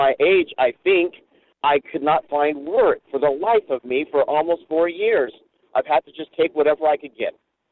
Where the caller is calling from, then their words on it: Renton, Washington, United States; I'm calling from Renton